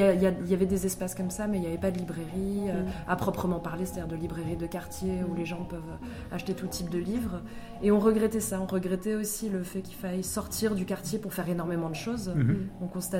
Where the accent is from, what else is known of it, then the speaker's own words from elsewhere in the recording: Grand Est, France; now in Paris, France; on n'est pas parisienne, on vient d'Alsace, mais quand on est emménagé à Paris pour nos études, on s'est retrouvé dans ce quartier et on a vécu en colocation rue des Poissonniers.